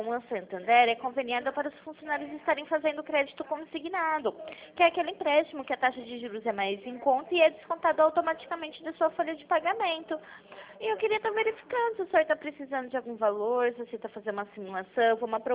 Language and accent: Portuguese; Pirassununga, São Paulo, Brazil; Não, eu sou de Pirassununga, mas eu trabalho a parte de Porto Ferreira também.